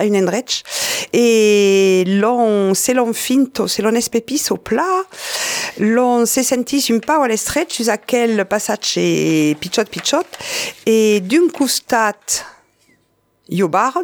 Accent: Occitanie, France; la lettre V en occitan, chez nous, dans le Languedoc, se prononce B.

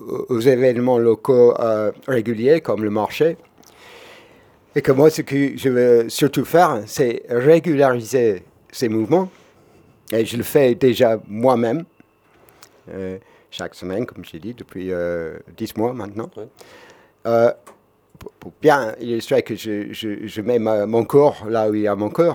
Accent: Occitanie, France; je viens de l'Ariège, j'ai passé 15 ans là-bas.

